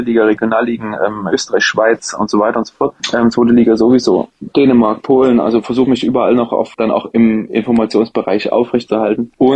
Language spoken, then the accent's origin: German; Dresden, Saxony, Germany; born there; als gebürtiger Dresdner